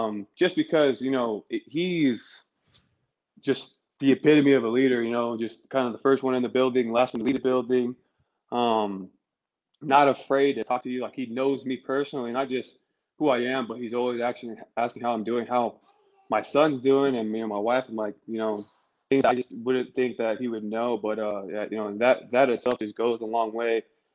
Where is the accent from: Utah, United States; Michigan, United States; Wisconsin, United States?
Utah, United States; I'm from Utah. For those of you who don't know, that I am from Utah.